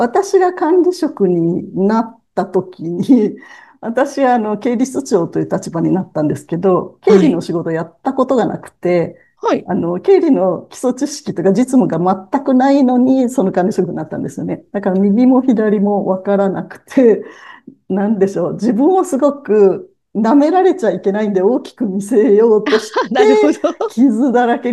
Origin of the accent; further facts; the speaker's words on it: Kitakyushu, Fukuoka, Japan; 私は、福岡県北九州市の出身で、酒屋 の3人兄弟の末っ子なんですけども、酒屋といっても非常に貧乏な、繁盛していない酒屋でですね